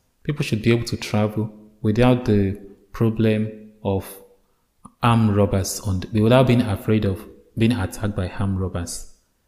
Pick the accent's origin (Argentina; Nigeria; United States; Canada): Nigeria; The Nigerian youth are not lazy. I am a Nigerian youth and I know I'm not lazy.